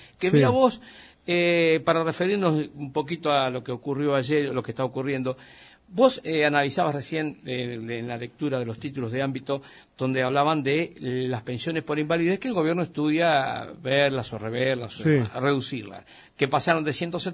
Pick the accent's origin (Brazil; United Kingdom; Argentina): Argentina; lo que más duele como argentinos? Es que esto es normal. Ya, esto es la normalidad de nuestro país.